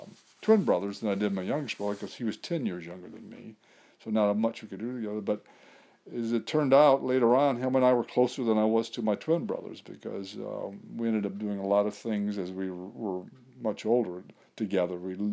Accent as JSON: {"language": "English", "region": "Michigan", "country": "United States", "tie": "born or raised there", "also_born_or_lived": "Alabama", "said": "I grew up mostly, primarily in Michigan. I was born in Alabama, but moved to Michigan at an early age, about 5."}